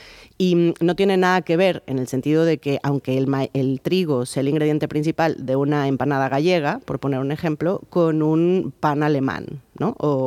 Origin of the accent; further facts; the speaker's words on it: Mexico; por un lado porque soy mexicana, pero también porque es la cuna del maíz